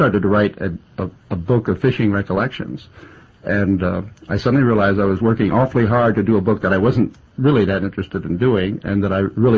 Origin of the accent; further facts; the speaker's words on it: Toronto, Ontario, Canada; born there; No, I was born in Toronto.